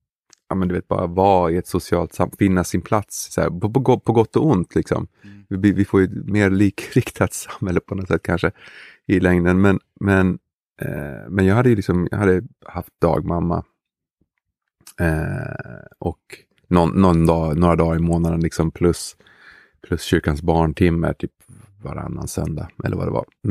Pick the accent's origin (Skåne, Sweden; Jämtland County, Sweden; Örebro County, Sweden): Skåne, Sweden; Lund; also born or lived in Malmö / United States; jag är född i Malmö och bodde i Malmö tills jag var 6 ungefär, eller Malmö Höllviken tills jag var 6 och sen så flyttade vi till USA och sen så flyttade jag till Lund.